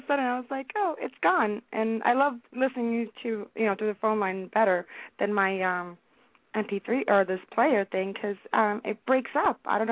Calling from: New Jersey, United States; I'm calling from New Jersey.

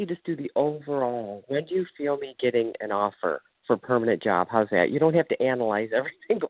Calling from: Ohio, United States

